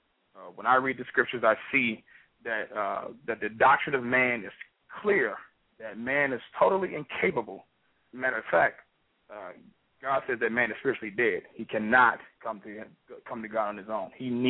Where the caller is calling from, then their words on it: Sugar Land, Texas, United States; I'm calling from Houston, Texas, actually Sugar Land, Texas.